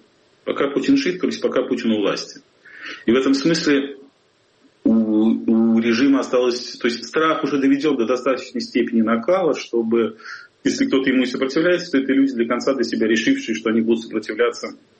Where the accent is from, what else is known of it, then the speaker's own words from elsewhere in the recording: Saint Petersburg, Russia; moved away as an adult; как коренной Василий Островец, все свои 48 лет до вынужденного изгнания в сентябре, проживший на Васильевском острове